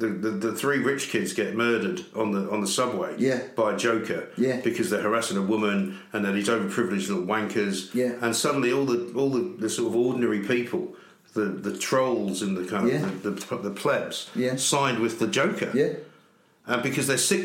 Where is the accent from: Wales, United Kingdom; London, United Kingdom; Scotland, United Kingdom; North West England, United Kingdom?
London, United Kingdom; Hampstead; we grew up in Hampstead, very nice part of the world. We didn't have any money because in those days you didn't need to live in Hampstead. My dad rented a flat